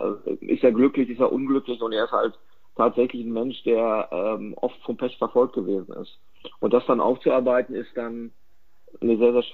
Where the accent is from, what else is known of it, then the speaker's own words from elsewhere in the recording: North Rhine-Westphalia, Germany; born there; Ich bin ja ein gebürtiger Westfale und der Westfale wächst ja mit dem Wort Schwatter auf.